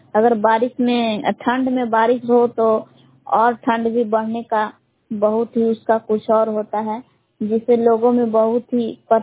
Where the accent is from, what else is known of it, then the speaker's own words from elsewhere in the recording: Bihar, India; ग्राम बेलहा जिला कैमूर भगवान की निवासी हूँ।